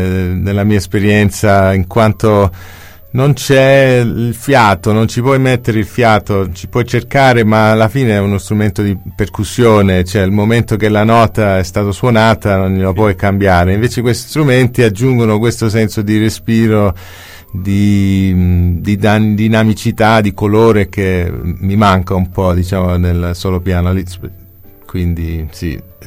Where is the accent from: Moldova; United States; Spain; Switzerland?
United States; Michigan; Italian is a second language; moved away; Io sono cresciuto nel Michigan, un posto pieno di acqua, laghi, fiumi, ruscelli dappertutto